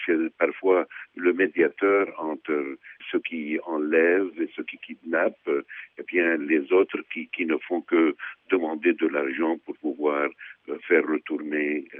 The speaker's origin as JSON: {"language": "French", "country": "Syria", "said": "Nous sommes avant tout des Syriens, nous ne sommes pas donc des chrétiens ou des musulmans, nous sommes des Syriens pour qui la Syrie est notre pays, c'est une terre où nous avons vécu et nous continuons à vivre."}